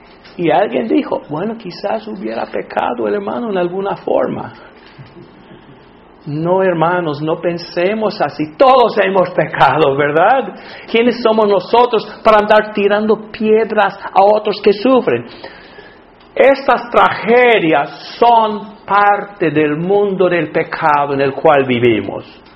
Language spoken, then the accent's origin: Spanish; Alabama, United States; Cuando yo tenía como 10 años, en la iglesia donde me crié, ahí en Alabama